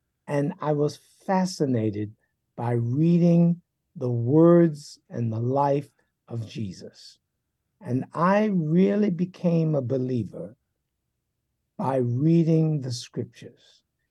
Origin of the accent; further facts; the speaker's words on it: Bronx, New York, United States; also born or lived in Manhattan; I grew up in the Bronx, New York, born in Manhattan, but when I was a toddler, we moved to a housing project in the Bronx, New York, and there I spent my formative years.